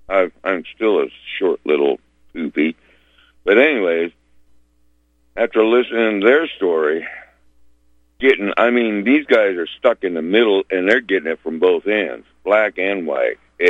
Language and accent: English; California, United States; I was raised up here in Northern California, a small town back in the 60s where it was nothing but the posse, which was similar to what the Ku Klux Klan was.